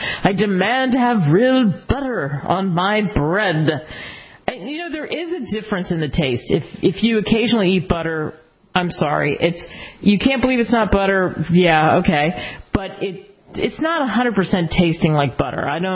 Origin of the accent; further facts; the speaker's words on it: Northeast, United States; since I grew up in the Northeast but lived in all different parts of the country